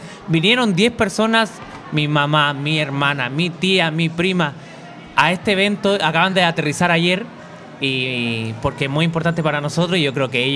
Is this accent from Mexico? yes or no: no; Chile; todos somos familia y todos somos chilenos